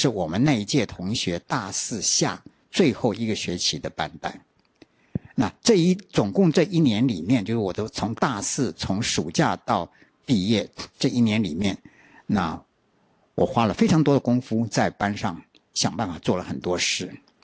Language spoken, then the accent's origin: Chinese; Taiwan; also born or lived in Taipei; 我是从南部来的，所以呢我住在宿舍里面